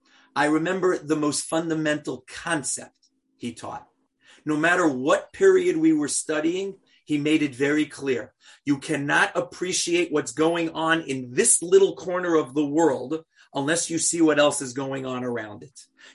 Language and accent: English; New York, United States; Yes, I'm from New York, Sandy, right?